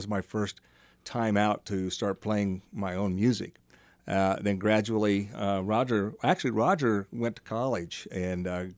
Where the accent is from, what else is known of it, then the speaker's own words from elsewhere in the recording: Great Bend, Kansas, United States; So there was a Gibson store about 25, 30 miles east of where we grew up in Great Bend, Kansas